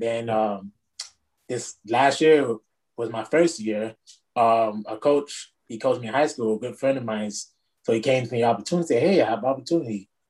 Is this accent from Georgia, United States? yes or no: no; Miami, Florida, United States; I'm from Miami, Florida. 34 years old.